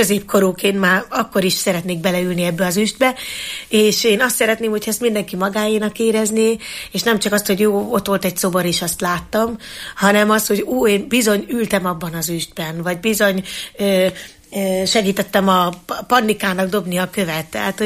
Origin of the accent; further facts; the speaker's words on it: Eger, Heves, Hungary; Tehát én mint egri nő, én ebben nőttem fel.